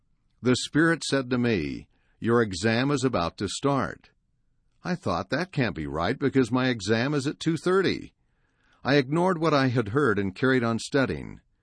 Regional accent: Auckland, New Zealand; I grew up in Auckland on North Island, New Zealand.

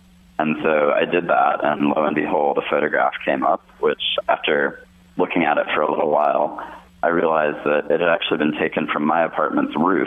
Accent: Midwest, United States; No, I'm not. I grew up in the Midwest, and I moved there to work when I graduated from college.

